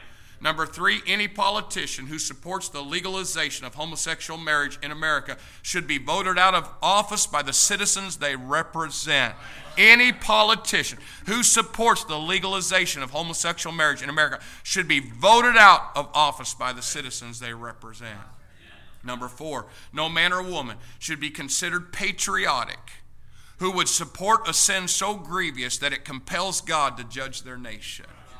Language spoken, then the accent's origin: English; Indiana, United States; Lord, Indiana, this is my home state. This is where I was born. This is where I was raised. This is where I was educated.